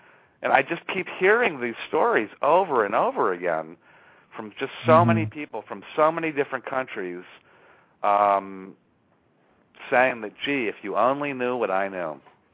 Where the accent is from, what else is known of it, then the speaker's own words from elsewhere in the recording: Pennsylvania, United States; There were certainly many, many sightings in Pennsylvania, my home state.